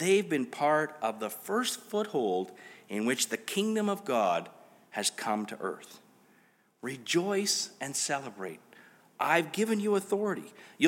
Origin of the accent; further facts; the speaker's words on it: Canada; and perhaps because we're Canadian